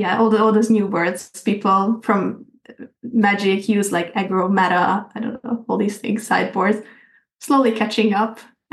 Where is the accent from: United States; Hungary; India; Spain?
Hungary; English is a second language; I'm from Hungary, and there is a huge community there already.